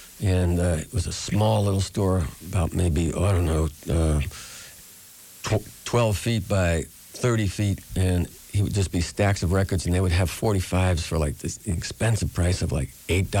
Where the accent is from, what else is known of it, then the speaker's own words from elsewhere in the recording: New York, United States; growing up in the Bronx was very much like the films that you see, Bronx Tale and even Goodfellas.